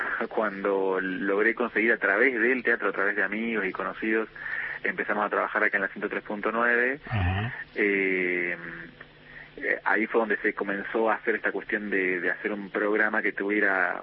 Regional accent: Trelew, Chubut, Argentina; now in Tucumán, Argentina; y vine a Tucumán, pero yo soy de la ciudad de Trelew, de Chubut.

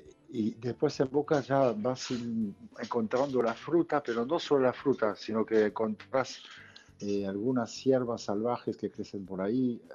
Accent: Bordeaux, Nouvelle-Aquitaine, France; Spanish is a second language; Yo soy de Bordeaux, sí.

